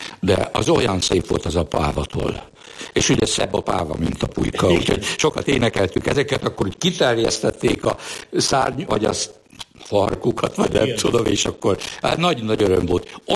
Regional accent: Endrefalva, Nógrád, Hungary; born there; 50-ben születtem, szeptember 19-én, Széchény melletti kis faluban, Endrefalván. Széchény után Salgótarján felé van.

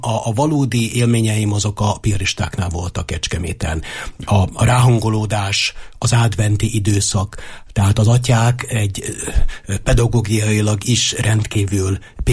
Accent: Zrenjanin, Vojvodina, Serbia; born there; én Nagybecskereken születtem, és ott azért a katolikus egyháznak nem volt egyszerű dolga, és a katolikus híveknek sem volt egyszerű dolguk.

